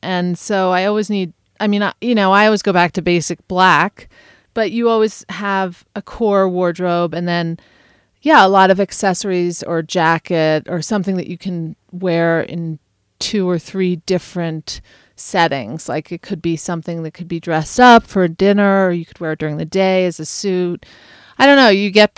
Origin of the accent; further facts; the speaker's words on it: East Coast, United States; I mean, I come from the East Coast, so I'm not used to it.